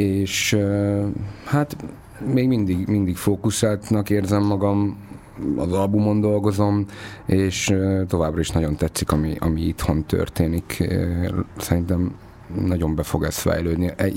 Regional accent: Transylvania, Romania; Meg egyébként én is ugye erdélyi származású vagyok

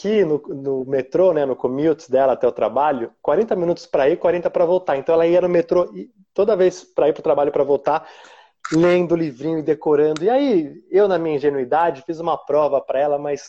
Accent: Brazil; nós mesmos que somos brasileiros, se a gente for para o Nordeste ou para o Sul, o sotaque é diferente

